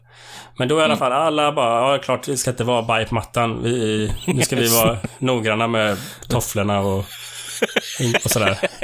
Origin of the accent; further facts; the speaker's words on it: Gothenburg, Västra Götaland County, Sweden; vi kom ju från Göteborg och tränade mycket i Göteborg